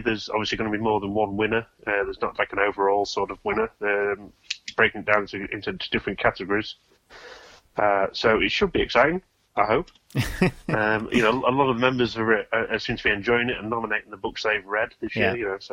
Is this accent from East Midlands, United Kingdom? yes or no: yes; East Midlands, United Kingdom; So I've always been fascinated with aviation itself, especially growing up in Lincolnshire.